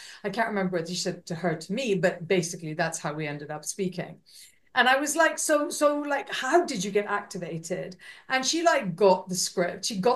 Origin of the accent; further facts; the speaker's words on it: India; I'm Indian.